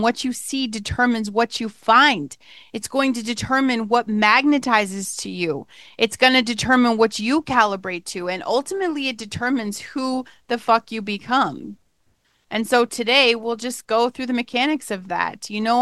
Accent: Colorado, United States; now in Michigan, United States; If you guys don't know anything about Michigan, because I'm from Colorado, so it's kind of a desert, right?

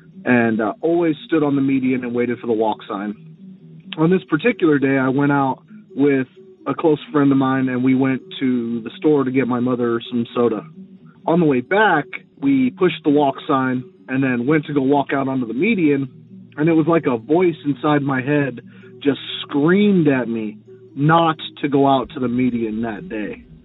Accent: Las Vegas, Nevada, United States; I'm from Las Vegas, like I said, and this happened in Las Vegas

